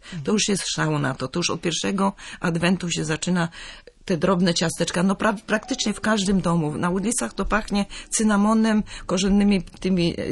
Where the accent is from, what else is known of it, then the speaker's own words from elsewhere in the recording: Hesse, Germany; ja jestem ze środkowej Niemiec, z Hesji